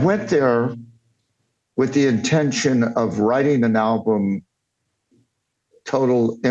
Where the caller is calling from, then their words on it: Austin, Texas, United States; Austin, Texas. I'm at my manager's office, Ryan Madison, who I know.